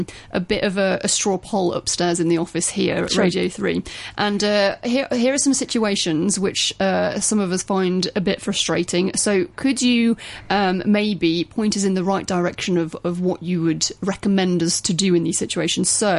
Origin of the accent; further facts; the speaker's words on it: United Kingdom; now in Hong Kong; I mean, as a Brit myself, I sometimes get really frustrated in situations here